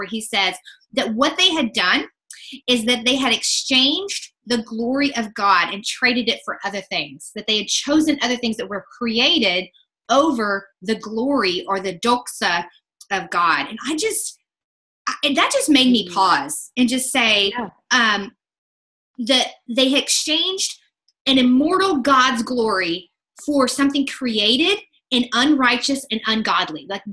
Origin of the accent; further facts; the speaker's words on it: Indiana, United States; You know, I come from Southern Indiana originally, so it's most likely I'm going to butcher words.